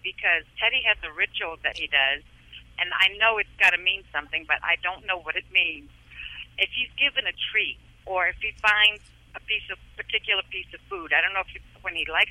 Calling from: Maryland, United States; Right now I'm calling in from Maryland.

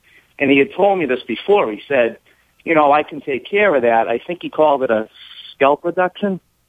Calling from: Boston, Massachusetts, United States; from Boston.

